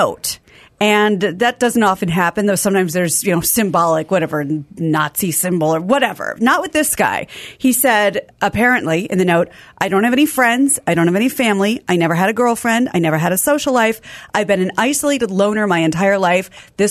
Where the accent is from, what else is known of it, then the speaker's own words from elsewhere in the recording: Midwest, United States; I have a lot of personal shame. I'm from the Midwest.